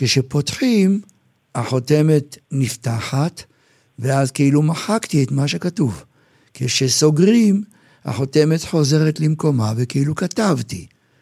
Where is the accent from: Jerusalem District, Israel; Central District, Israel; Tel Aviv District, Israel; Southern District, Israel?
Jerusalem District, Israel; Jerusalem; אני זוכר בילדותי בירושלים